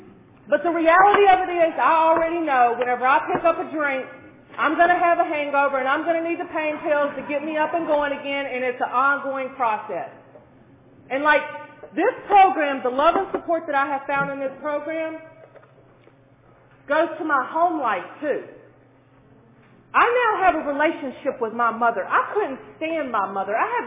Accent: Mississippi, United States; I came from Mississippi, okay, to Pennsylvania, an addict.

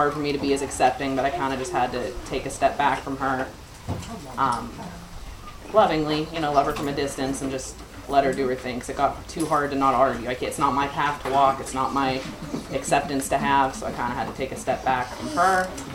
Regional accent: Johnstown, United States; I was born and raised in Johnstown, which is where my home group is now.

